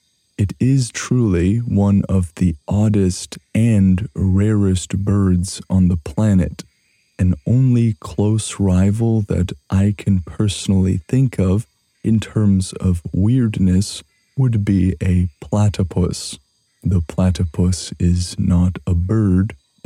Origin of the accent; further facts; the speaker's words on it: Canada; To me, as a Canadian, all of these sorts of trees and native creatures that fill these forests fill me personally with awe.